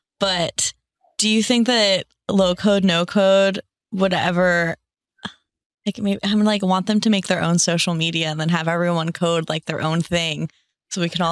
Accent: West Virginia, United States; I wasn't into the country era because I'm from West Virginia. And for some reason, I had a vendetta against anything country related because I was like, I'm a city girl in the middle of West Virginia.

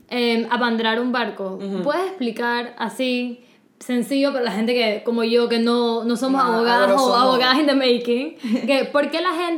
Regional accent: Panama; que como somos panameñas, como que tú nada más la ves.

